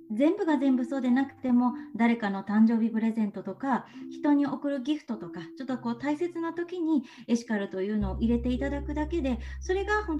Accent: Mie, Japan; born there; そうですね、生まれは私三重県なんですけれども、少し中学生の頃に両親の転勤で海外に出ていたことがありまして

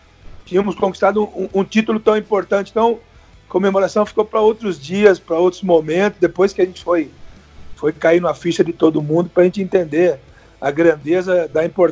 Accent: Bragança Paulista, São Paulo, Brazil; porque eu sou da cidade, né? Eu sou de Bragança.

